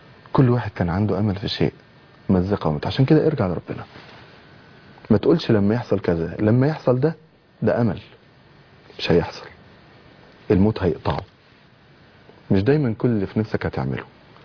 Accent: Egypt; انتوا عارفين المقابر عندنا في مصر غير المقابر في البلاد العربية.

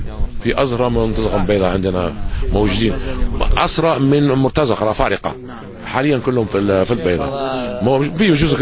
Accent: Benghazi, Libya; تول الاحتجاجات عندنا في بنغازي

